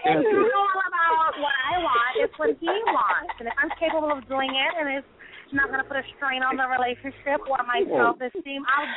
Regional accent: Jamaica; No, not at all. I'm actually Jamaican.

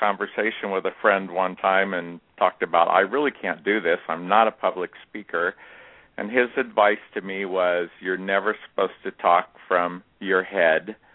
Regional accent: Kansas City, United States; also born or lived in Manhattan, United States; Well, I grew up in Kansas City. I ended up going to K-State in Manhattan, Kansas. I stayed there 22 years.

